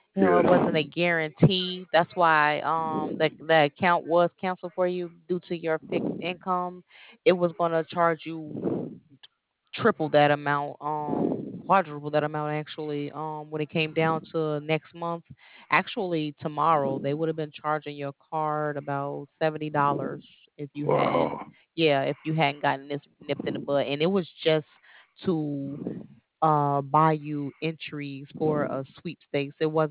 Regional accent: Chicago, Illinois, United States; See, I'm from Chicago, so I was just...

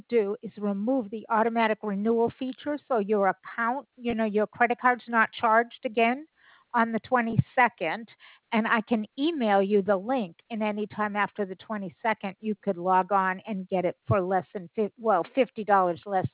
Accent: Boston, Massachusetts, United States; Well, you're totally correct because I'm originally from Boston.

